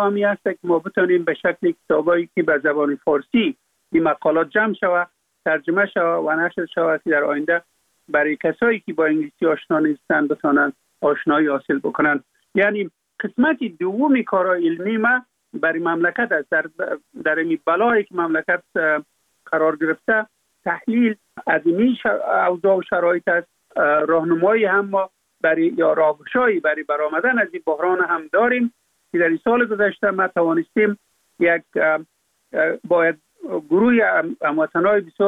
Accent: Afghanistan; فقط ما افغان هستم

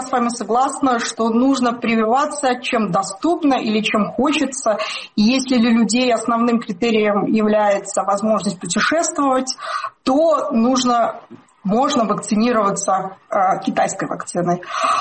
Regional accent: United Kingdom; я как человек из Британии

